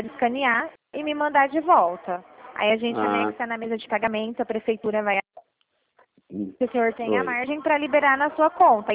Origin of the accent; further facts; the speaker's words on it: São Paulo, Brazil; eu sou do estado de São Paulo